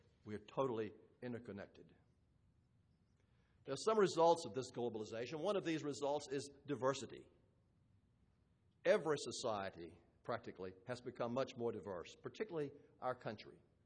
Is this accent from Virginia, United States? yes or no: yes; Danville, Virginia, United States; I mentioned growing up in Danville, Virginia. This was predominantly a cotton mill town.